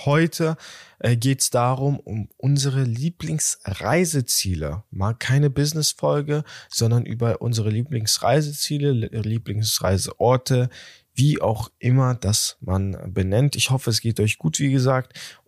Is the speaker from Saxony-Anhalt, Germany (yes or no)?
no; Berlin, Germany; ich liebe Berlin über alles. Ich bin ja hier aufgewachsen, groß geworden. Berlin ist für mich ja nicht nur die Stadt, sondern ja meine Heimat